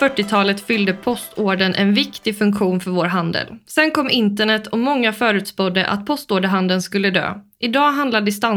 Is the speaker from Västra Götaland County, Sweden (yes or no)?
yes; Borås, Västra Götaland County, Sweden; om jag tänker tillbaka på tiden när jag växte upp i Borås.